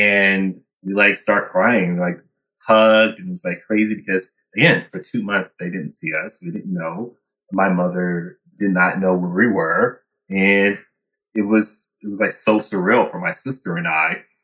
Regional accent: Oakland, California, United States; my older sister and I, we grew up very beginning in West Oakland, California, Acorn Projects. So basically government housing.

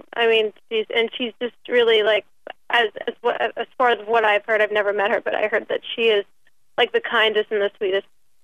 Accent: Staten Island, New York, United States; I'm not from Michigan. I think that was Ryan is, but I'm from Staten Island, New York.

